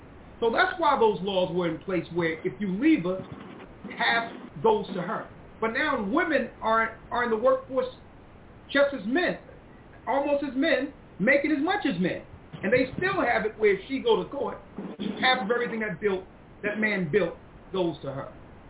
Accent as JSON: {"language": "English", "town": "Philadelphia", "region": "Pennsylvania", "country": "United States", "tie": "born or raised there", "said": "I grew up in North Philadelphia, right?"}